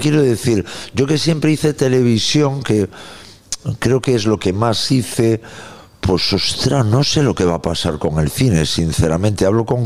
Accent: Santiago de Compostela, Galicia, Spain; Yo me crié así, en el Cine Capitol, Santiago de Compostela

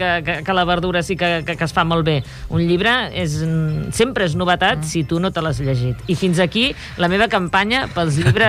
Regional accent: Reus, Catalonia, Spain; jo sóc de Reus, sí.

